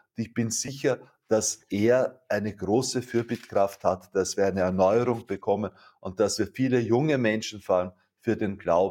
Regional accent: Vienna, Austria; ich bin ein Wiener

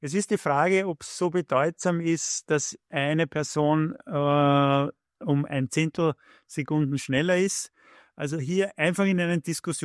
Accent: Vienna, Austria; Ich bin in Floridsdorf aufgewachsen, bei der Schwarzlag genau.

